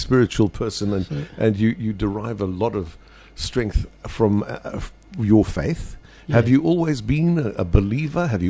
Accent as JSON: {"language": "English", "town": "Benoni", "region": "Gauteng", "country": "South Africa", "tie": "born or raised there", "said": "because I grew up in Benoni as well"}